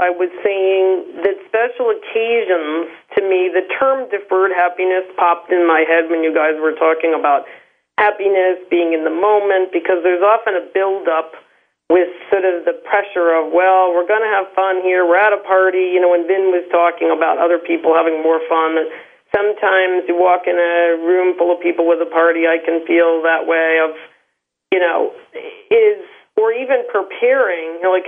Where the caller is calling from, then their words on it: New York City, New York, United States; New York City.